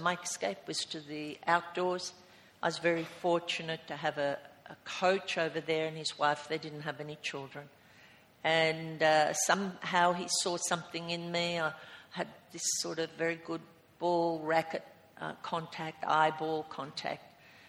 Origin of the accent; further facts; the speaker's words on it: Albury, New South Wales, Australia; Well, I came from Albury and lived across the road from 24 grass tennis courts, and my family had no money. We lived in this asbestos tin roof home